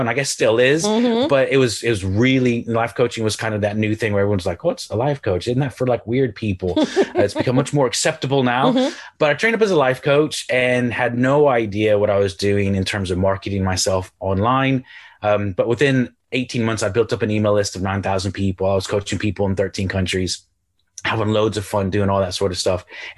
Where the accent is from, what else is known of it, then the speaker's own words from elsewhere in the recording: Houston, Texas, United States; moved away as an adult; also born or lived in Ireland; now in United Kingdom; Yes, my accent is confused. I'm originally from Houston, Texas. I moved to the Republic of Ireland on the west coast of Ireland near Galway about 16 years ago. And then I live in the north of England now.